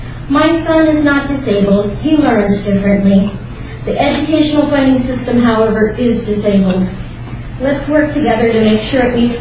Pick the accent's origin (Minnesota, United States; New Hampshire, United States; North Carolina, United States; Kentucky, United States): Minnesota, United States; St. Paul; I'm from St. Paul, Minnesota, and my son is a second grader.